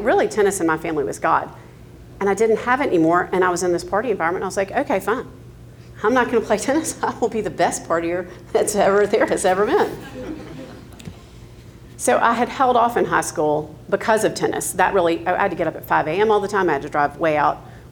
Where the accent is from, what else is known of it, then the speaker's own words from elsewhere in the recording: Atlanta, Georgia, United States; So I grew up here in Atlanta and grew up nominally Episcopalian.